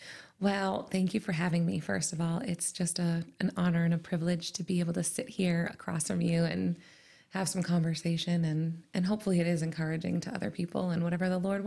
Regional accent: Worcester, Massachusetts, United States; now in Whitinsville, United States; We've been living in Whitensville now for about 7 years. And before that, we lived in Douglas. But I was born and raised in Worcester. I lived in Worcester all my life.

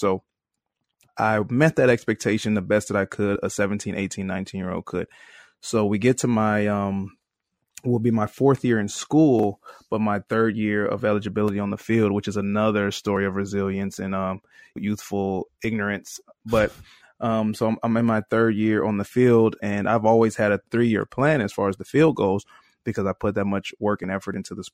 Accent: Detroit, Michigan, United States; You know, I'm from Detroit, Michigan.

